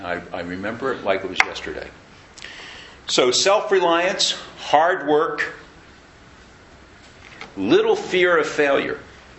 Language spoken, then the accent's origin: English; United States; I can tell you, as an American, been coming here since the late 90s